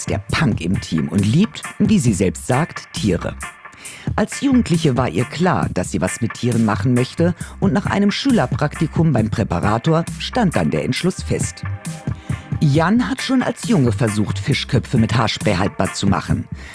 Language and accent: German; Berlin, Germany; sag ich mal so als Berlinerin.